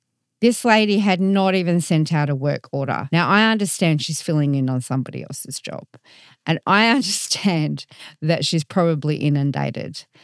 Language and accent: English; Australia; from Australia.